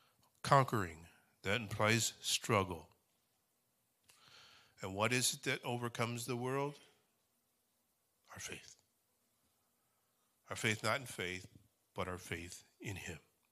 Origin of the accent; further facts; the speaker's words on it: Cleveland, Ohio, United States; I'm from Cleveland, Ohio. Yes, you may pity me.